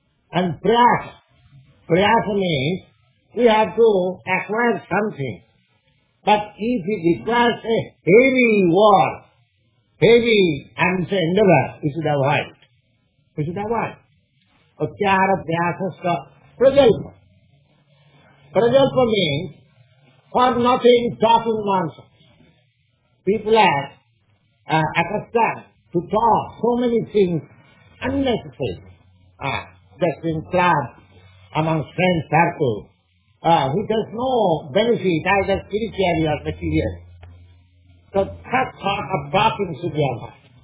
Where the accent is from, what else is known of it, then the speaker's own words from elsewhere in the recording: India; English is a second language; moved away; Just as I am an Indian national, part of your country, there are many rules and regulations in India